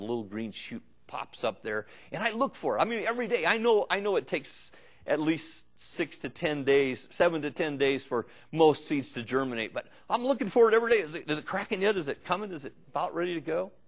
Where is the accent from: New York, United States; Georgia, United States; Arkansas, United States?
Arkansas, United States; I'm from Arkansas, so yeah, I might plant a little different garden than you.